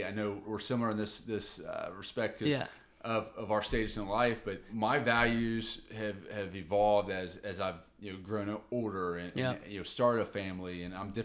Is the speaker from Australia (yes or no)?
no; Cincinnati, Ohio, United States; So a lot of the people, you know, I grew up with personally, I'm from the Cincinnati area